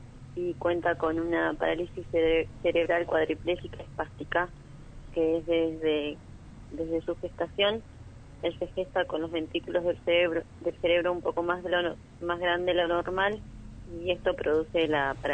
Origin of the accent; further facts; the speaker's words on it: Recreo, Santa Fe, Argentina; Además, cuento con el gasto de traslados a la ciudad de Santa Fe, yo soy de Recreo